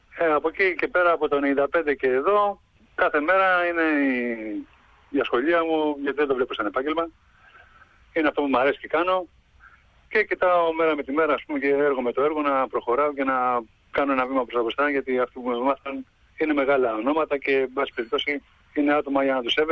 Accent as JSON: {"language": "Greek", "town": "Loutraki", "region": "Peloponnese", "country": "Greece", "tie": "born there", "said": "Ένας αδεκάτης χρονών, γεννήθηκα στο Λουτράκι Κορινθίας."}